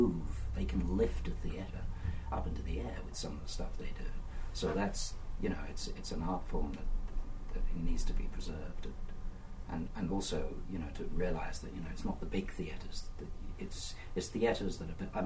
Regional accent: Stratford-upon-Avon, West Midlands, United Kingdom; born there; I was born in Stratford-upon-Avon.

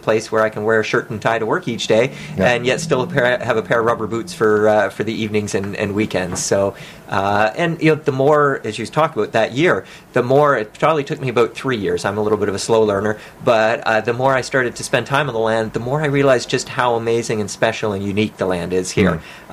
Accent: Toronto, Ontario, Canada; Originally from Toronto. I grew up north of Toronto.

